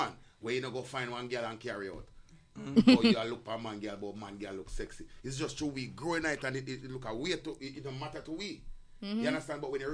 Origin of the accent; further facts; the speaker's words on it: Jamaica; No, but as I tell you, as a Jamaican man, and me love all the American brother.